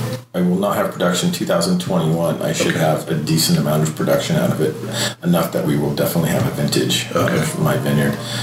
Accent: Escalon, California, United States; That's where I grew up out in Escalon, which, is a... It's funny looking back on it. It is a fairly substantial grape growing region. we always thought of it as a dairy region, which it is a huge dairy region, but it is a fairly substantial grape growing

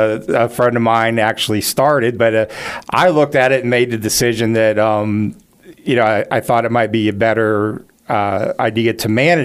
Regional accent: Blacksburg, Virginia, United States; I grew up in Blacksburg, left for college, joined the Army, retired for the Army

